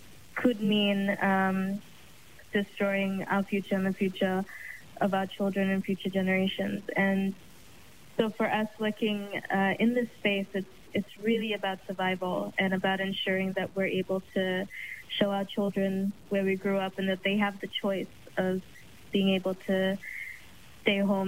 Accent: Suva, Central Division, Fiji; I'm from Suva, Fiji.

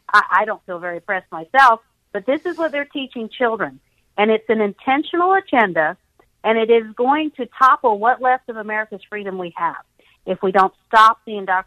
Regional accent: the South, United States; I'm from the South, so that's what we say down here.

